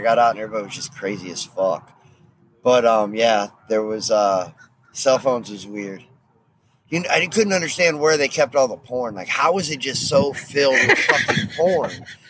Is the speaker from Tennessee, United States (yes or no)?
no; San Antonio, Texas, United States; I grew up in San Antonio, Texas. Shout out to the southwest side of San Antonio, Texas.